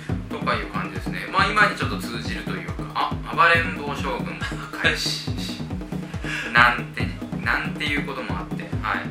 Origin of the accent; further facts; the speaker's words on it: Fukuoka, Japan; ちなみに私、福岡出身なんですけど